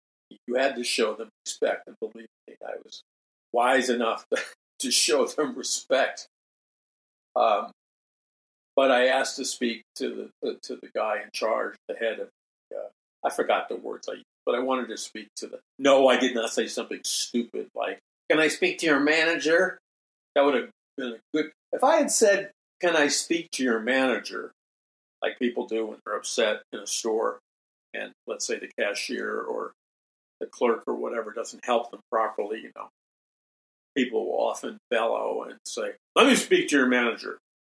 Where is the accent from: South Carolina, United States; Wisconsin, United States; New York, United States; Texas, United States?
New York, United States; New York City; I mean, growing up in New York City, you knew what the rules and unspoken rules were.